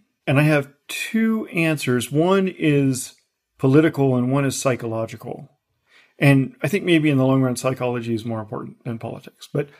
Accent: United States; I'm an American patriot, so you'll find me speaking from a real like American exceptionalism point of view.

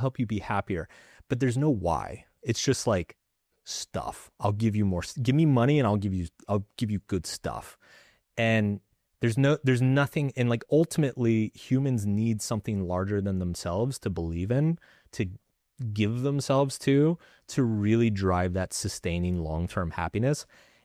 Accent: Texas, United States; So I grew up very religious, and I grew up in the Bible Belt in Texas.

